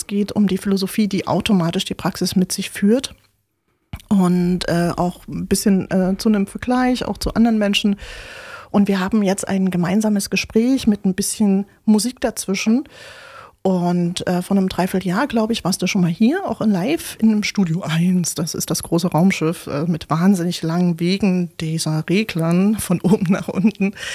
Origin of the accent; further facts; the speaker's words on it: Leipzig, Saxony, Germany; Also ich bin hier in Leipzig groß geworden, also DDR-Zeit.